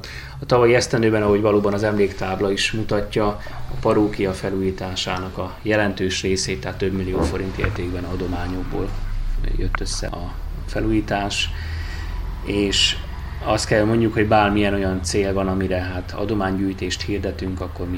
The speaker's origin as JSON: {"language": "Hungarian", "town": "Hajdúsámson", "region": "Hajdú-Bihar", "country": "Hungary", "tie": "born or raised there", "said": "Én Hajdúsámsoni származású vagyok egyébként, tehát nem messze innen kezdtem az életemet, illetve ott is élnek még most is a szüleim. Debrecenben jártam a református gimnáziumba"}